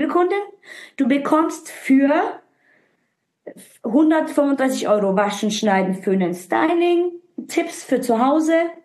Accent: Turkey; Ich bin Südländerin, ich komme aus der Türkei, also ich habe türkisches Blut.

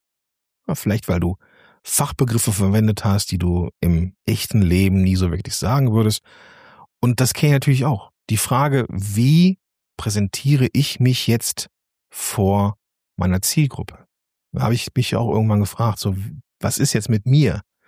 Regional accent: North Rhine-Westphalia, Germany; accent: Rhenish; ich bin ein Kind des Zweistromlands. Nämlich Rhein und Ruhr. Ich habe sowohl den rheinischen Dialekt mit drin und diese rheinische, doch etwas schnodderige Art, dann aber auch noch das Ruhrgebiet.

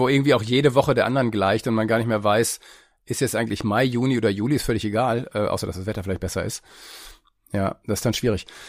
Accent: Detmold, North Rhine-Westphalia, Germany; also born or lived in Kiel; Ja, ich in Detmold. Ich komme nämlich auch aus flachem Land, wo es keine Gewässer gibt und bin dann nach Kiel

